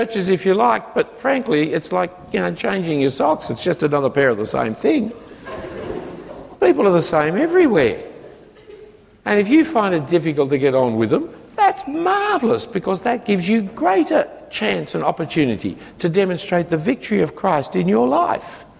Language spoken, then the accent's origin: English; Australia; Because we are Australian wealthy individualists, more and more people are failing to understand the importance of churching together.